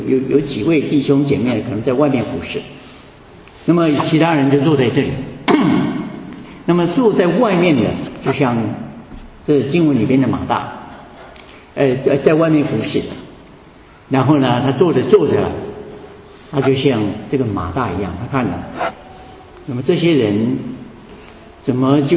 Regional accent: Taiwan; moved away as an adult; now in United States; 我个人是从台湾到美国来留学，然后留在硅谷工作，大概工作了有25年的时间。

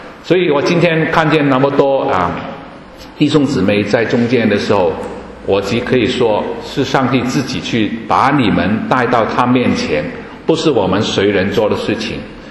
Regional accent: Hong Kong; 我就说我是从香港来的啊，

